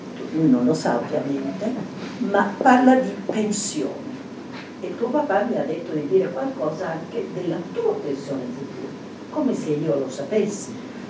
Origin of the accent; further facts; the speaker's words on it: Turin, Piedmont, Italy; io vengo dal Piemonte, vengo da Torino